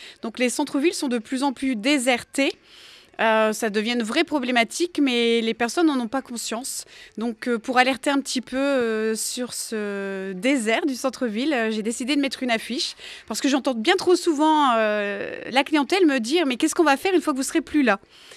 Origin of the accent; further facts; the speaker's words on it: Loison-sous-Lens, Hauts-de-France, France; je suis native de Loison, donc vraiment juste à côté. J'ai fait mes études à Lens, au lycée sur Lens.